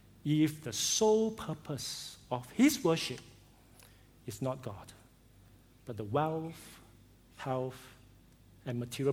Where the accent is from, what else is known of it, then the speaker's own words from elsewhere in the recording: Ipoh, Perak, Malaysia; I grew up in Ipoh, and Cantonese is the lingua franca, right?